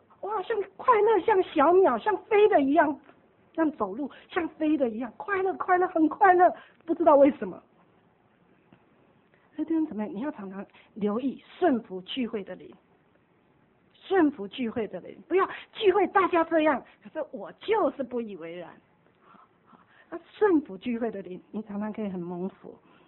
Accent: China

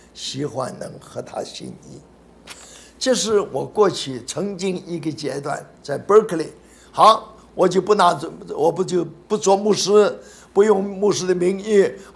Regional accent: China; 我们中国人说在车子队里选高老

